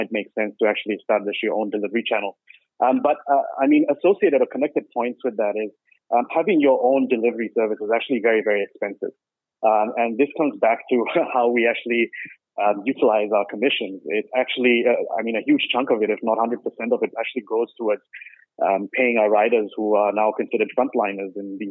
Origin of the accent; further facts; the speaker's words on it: India; now in Malaysia; I've been leading the business here for Food Panda in Malaysia for more than 3 years now. I'm originally from India, but I'm proud to say that I can call Malaysia home now.